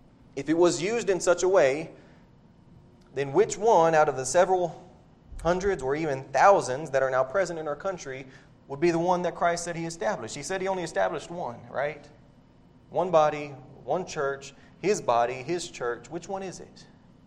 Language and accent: English; Devine, Texas, United States; Years ago, I remember down in my hometown, Divine